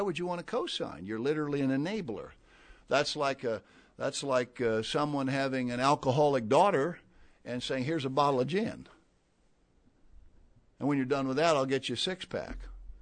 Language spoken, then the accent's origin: English; Ohio, United States; I grew up in Lima, in Dayton, Ohio